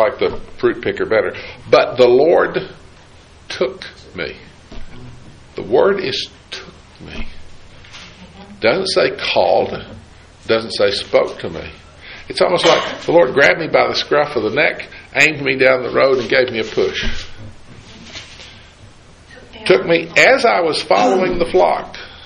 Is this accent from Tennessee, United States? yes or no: yes; Jefferson City, Tennessee, United States; I grew up in Jefferson City, Tennessee, and there was in that town a little family, Miller by name.